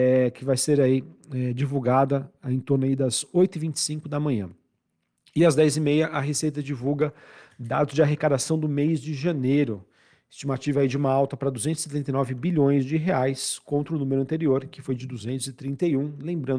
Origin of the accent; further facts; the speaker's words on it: Brazil; a gente é brasileiro